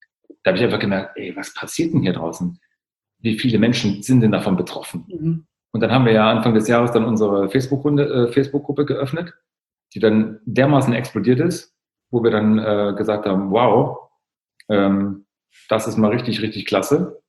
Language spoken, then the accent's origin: German; East Germany, Germany; Ich bin im Osten aufgewachsen.